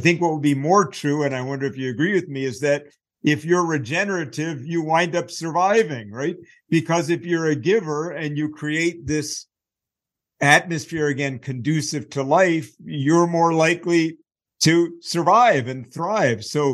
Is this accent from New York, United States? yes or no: yes; Staten Island, New York, United States; I grew up in Staten Island, New York, so not far from you.